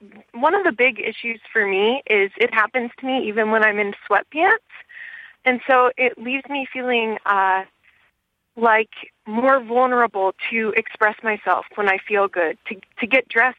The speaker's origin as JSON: {"language": "English", "region": "West Coast", "country": "United States", "said": "I'm from the West Coast originally, and although this is a problem there, it's not as large of a problem."}